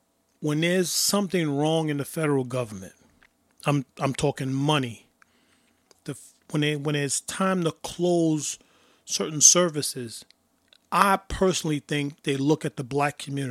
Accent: Brooklyn, New York, United States; growing up in Bed-Stuy, Brooklyn, when our brothers are under stress, the neighborhood came together and took care of them.

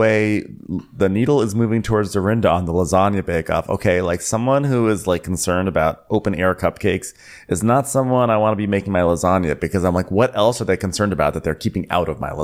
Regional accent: Sacramento, California, United States; But I grew up, I grew up in a different, you know, it's part of my lingo, and I grew up in Sacramento.

